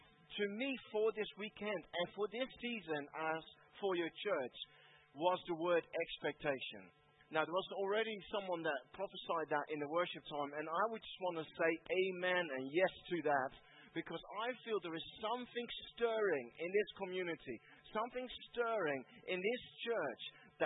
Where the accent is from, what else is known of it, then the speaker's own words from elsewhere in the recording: Netherlands; So I'm not from South Africa. I love South Africa. I'm from the Netherlands. Beautiful country.